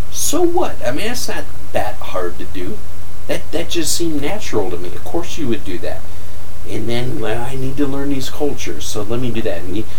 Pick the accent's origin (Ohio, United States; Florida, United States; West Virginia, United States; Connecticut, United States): Ohio, United States; Cleveland; You know, we're from Cleveland, the Rock and Roll Hall of Fame.